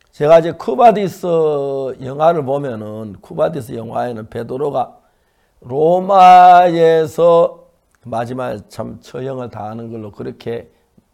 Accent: South Korea; 저는 한국인으로서

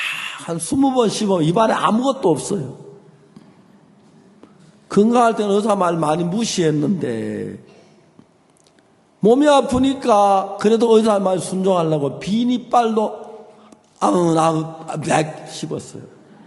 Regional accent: South Korea; 내가 우리 한국 사람 김치 좋아하잖아.

